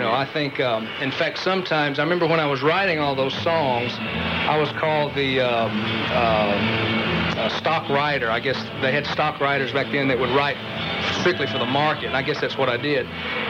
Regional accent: Atlanta, Georgia, United States; moved away as an adult; now in California, United States; I was born and raised in Atlanta, right. Lived in California for about 12 years and still live out there, too.

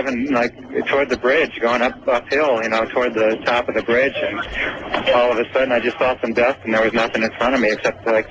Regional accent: Minnesota, United States; moved away as an adult; now in Houston, United States; Well, I am originally from Minnesota, and I actually graduated from the University of Minnesota, so I'm familiar with the area to some extent. But I have been living in Houston for 20 years.

